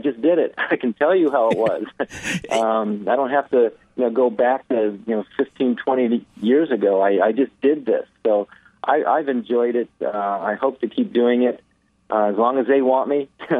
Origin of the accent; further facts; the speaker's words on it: California, United States; We're beach people. Growing up in Southern California, we're ocean people.